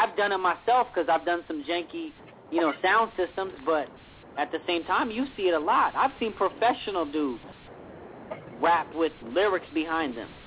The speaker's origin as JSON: {"language": "English", "town": "Riverside", "region": "California", "country": "United States", "tie": "born or raised there", "said": "I'm born and raised in L.A., you know what I'm saying? I'm a huge fan, actually born and raised in Riverside, but outside L.A."}